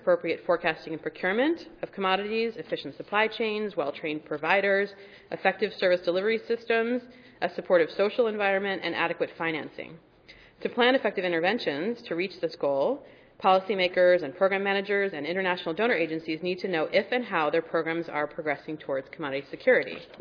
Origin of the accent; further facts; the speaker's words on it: East Coast, United States; I'm also from the East Coast, so I guess better here than there right now.